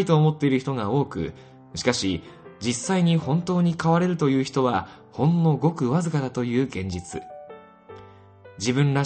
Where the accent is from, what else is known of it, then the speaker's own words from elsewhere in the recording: Hokkaido, Japan; born there; 生まれは北海道です。今年55歳になります。